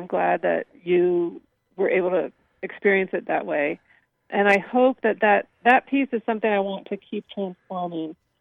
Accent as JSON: {"language": "English", "region": "California", "country": "United States", "tie": "born or raised there", "said": "I grew up in Northern California, and my mountain landscape at the time was Mount Tamalpais in Marin County in near the Bay Area."}